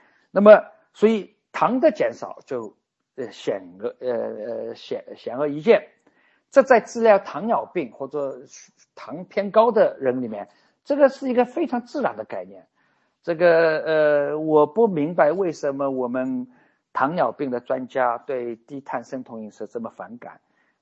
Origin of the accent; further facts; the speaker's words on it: China; 哎，别，我是中国人，别搞错了啊